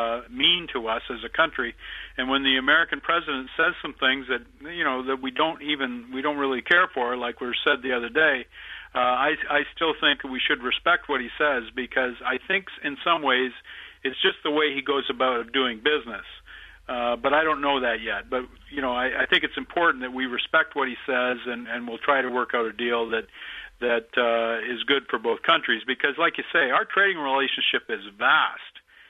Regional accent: Canada; as a Canadian

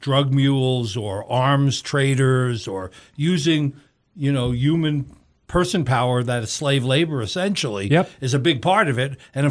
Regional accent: New York, United States; Well, as a kid growing up in New York, and you grew up there too.

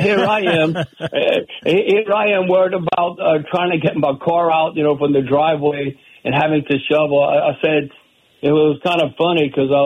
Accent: Baie Lafourche, Louisiana, United States; I'm from Baie Lafourche, like Mike, 50 miles south of New Orleans. And I went to school in Natchitoches, North Louisiana

